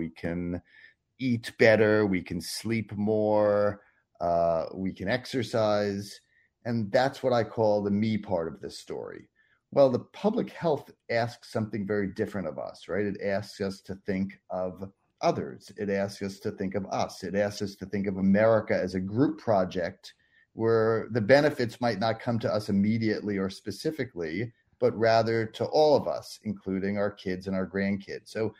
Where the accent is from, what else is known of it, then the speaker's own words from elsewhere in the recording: United States; So I grew up and was taught in my medical training and also just as growing up in the United States that we have powerful ideas about individualism.